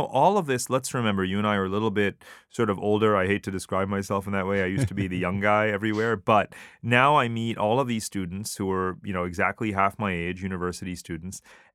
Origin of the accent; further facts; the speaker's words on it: United States; now in Singapore; because obviously I grew up as an Asian American, you know, and that's what I was called. Obviously, I'm totally American, but I'm Asian.